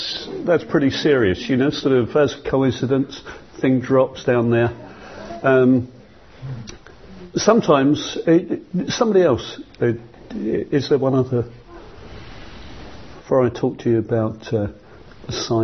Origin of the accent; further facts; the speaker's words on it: London, United Kingdom; it just simply had a message for me as a Londoner